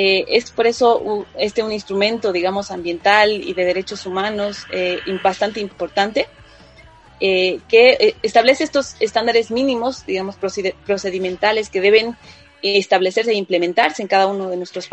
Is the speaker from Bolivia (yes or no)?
yes; La Paz, Bolivia; moved away as an adult; Yo soy de La Paz. Soy mamá de dos niñas.